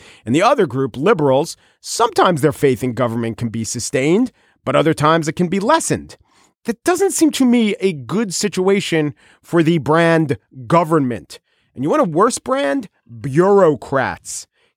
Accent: New York City, New York, United States; Would I, as a New Yorker, really feel the safety of my city

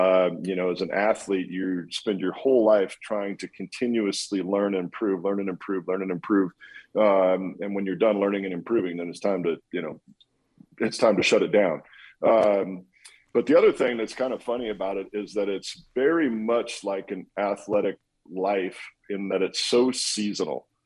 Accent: Walla Walla, Washington, United States; my hometown, this little town that never wanted to go back to when I left the small town, all of a sudden is making some of the best wines in the world.

